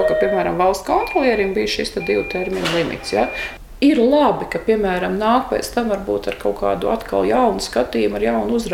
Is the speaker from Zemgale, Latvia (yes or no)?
yes; Jelgava, Zemgale, Latvia; biju tāda nakšu pārgulētāja Jelgavā un man lielākā dienas daļa bijusi Rīgā. Tā kā, nu, jā, es esmu jelgavniece